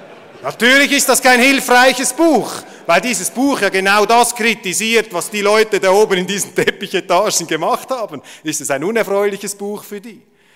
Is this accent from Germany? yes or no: no; Switzerland; ich bin Schweizer, nobody's perfect, ich schaue das von außen an.